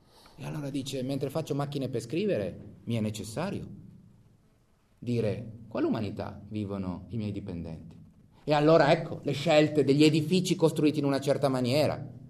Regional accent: Ivrea, Piedmont, Italy; Io vengo da Ivrea, sono anche legato così da motivi di affezione

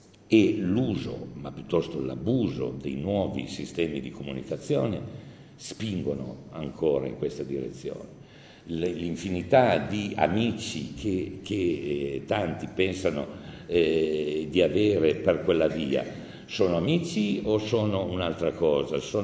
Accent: Piedmont, Italy; io vengo dal Saluzzese e quindi ho vissuto per molti anni in una casa di campagna

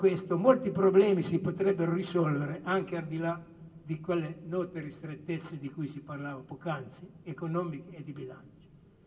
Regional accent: Liguria, Italy; soprattutto dalle mie parti. La provincia di Imperia

